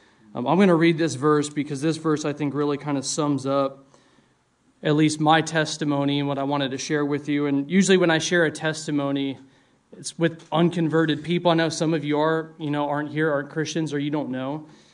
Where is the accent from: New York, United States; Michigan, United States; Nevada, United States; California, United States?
Nevada, United States; Las Vegas; I grew up in Las Vegas, of all places, in a Orthodox Lutheran church. I know that's kind of weird.